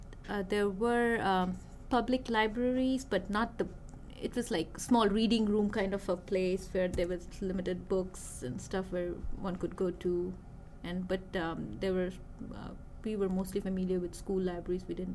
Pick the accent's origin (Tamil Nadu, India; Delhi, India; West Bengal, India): West Bengal, India; Kolkata; also born or lived in Kanpur; I was born in Kanpur, so that is in central part of India, but I belong to Calcutta, which is the eastern part of India. So I'm from India, and I come from the West Bengal region, which is the eastern part of India.